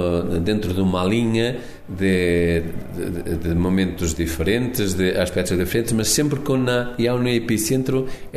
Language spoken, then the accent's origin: Portuguese; Porto, Norte, Portugal; mesmo em Porto, porque eu venho do Porto